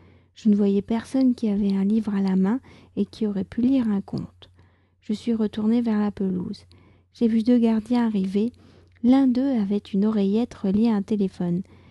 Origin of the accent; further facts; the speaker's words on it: France; je suis française, j'habite près de Paris et je vous raconte au travers de ce podcast un petit bout de ma journée.